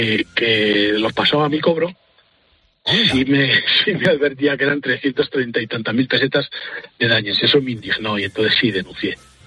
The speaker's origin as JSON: {"language": "Spanish", "town": "Ávila", "region": "Castile and León", "country": "Spain", "said": "yo soy de Ávila, entonces los aurenses tenemos una doctora de la iglesia, que es Santa Teresa de Jesús"}